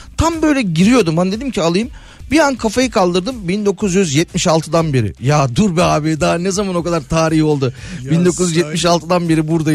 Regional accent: Istanbul, Turkey; benim yıllar yılı doğma büyüme İstanbul olarak görmediğim birkaç nokta var.

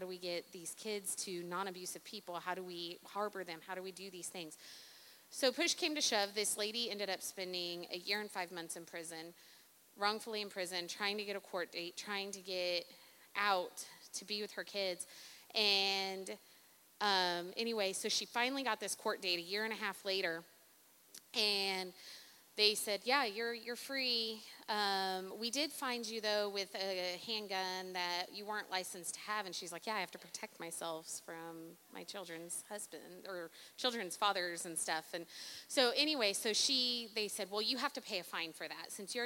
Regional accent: Wichita, Kansas, United States; she has no idea we're from Wichita, Kansas, from Reliance.

